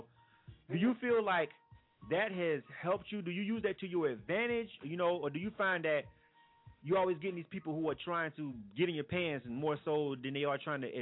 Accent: Florida, United States; everybody who knows me, they know I represent the 850. They know I represent my hometown everywhere I go.

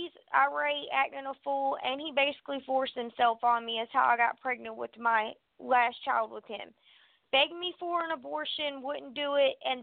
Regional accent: Augusta, Georgia, United States; I've been born and raised in Augusta, Georgia. I was raised in Richmond County, and 12 years ago I moved to Columbia County, which is one county over.

